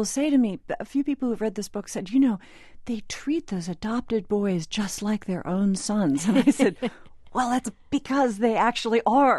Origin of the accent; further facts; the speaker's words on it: Southern US, United States; I'm a Catholic, I'm a Southerner, I live in Tennessee